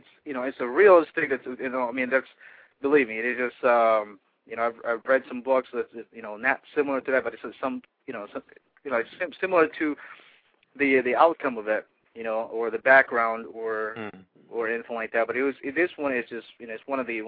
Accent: Philippines; born there; see, I'm Filipino. I'm

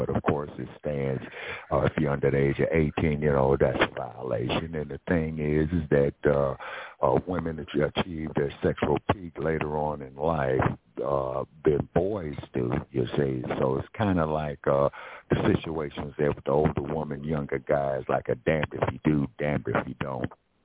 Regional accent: California, United States; Now, I grew up in California, and it's just downright crazy.

